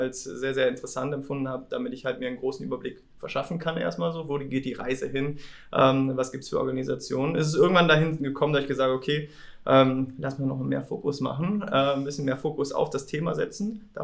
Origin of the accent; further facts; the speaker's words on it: Aachen, North Rhine-Westphalia, Germany; ich komme aus Aachen und habe da Produktentwicklungsmanagement studiert